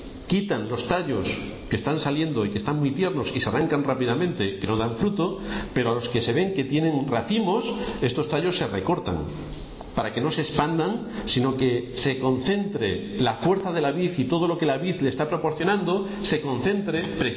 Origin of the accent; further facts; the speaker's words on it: Valdepeñas, Castilla-La Mancha, Spain; born there; porque nací en Valdepeñas, que es la cuna del vino en toda Europa casi y parte del más allá.